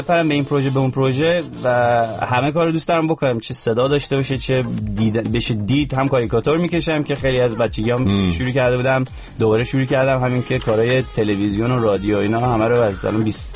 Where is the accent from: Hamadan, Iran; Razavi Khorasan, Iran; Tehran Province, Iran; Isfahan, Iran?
Tehran Province, Iran; Tehran; born there; تهران. آره تهران به دنیا اومدم.